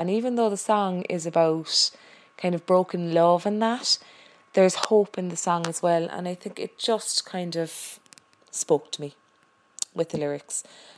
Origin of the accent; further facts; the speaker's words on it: Cork, Munster, Ireland; from Cork on Audioboo.